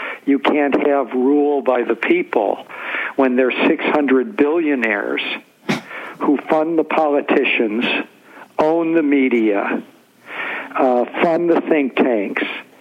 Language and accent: English; Detroit, Michigan, United States; I grew up in Detroit, Michigan, where we had a powerful United Auto Workers union.